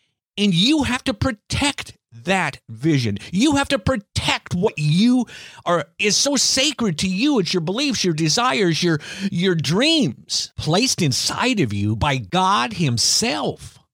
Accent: Iowa, United States; now in Biloxi, United States; I grew up in Iowa, and I was sent to Keesler Air Force Base, never heard of Biloxi, Mississippi, but I fell in love with it.

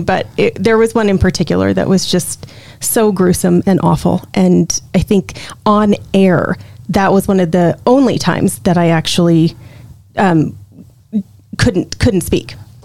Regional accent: Los Alamos, New Mexico, United States; but it was in Los Alamos. And that was my hometown, and it was burning up.

